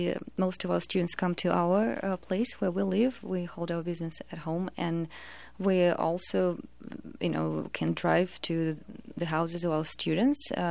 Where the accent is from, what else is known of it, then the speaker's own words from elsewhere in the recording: Russia; because growing up in Russia, you know, that's the system that brings so much result